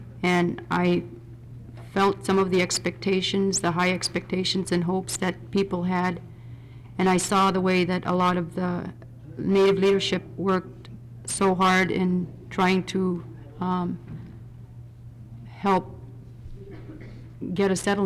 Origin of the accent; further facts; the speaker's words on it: Barrow, Alaska, United States; I was born and raised in Barrow.